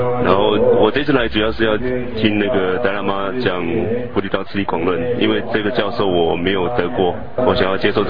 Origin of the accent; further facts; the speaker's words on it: Taiwan; 我从台湾来的。